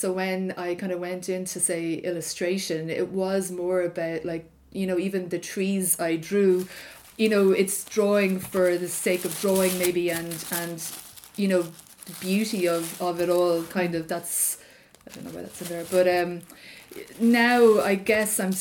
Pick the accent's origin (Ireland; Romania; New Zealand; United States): Ireland; as like Irish people